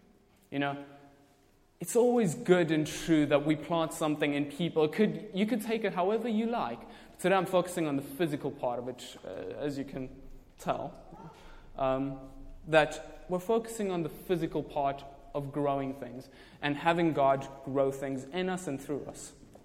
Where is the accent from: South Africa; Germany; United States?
South Africa; I'm from South Africa.